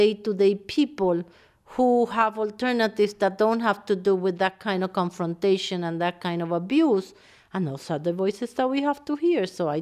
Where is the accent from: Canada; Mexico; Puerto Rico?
Puerto Rico; I was born and raised in Puerto Rico, right next to the military base of Buchanan.